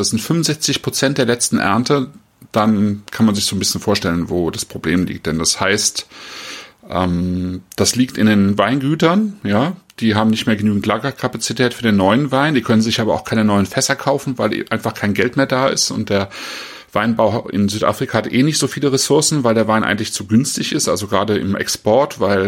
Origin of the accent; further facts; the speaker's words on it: Rhineland, Germany; denn ich komme ja aus dem Rheinland